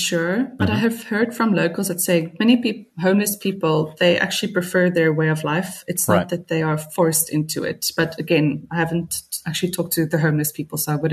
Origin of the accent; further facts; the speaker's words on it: South Africa; I think as a South African woman, the first thing is safety.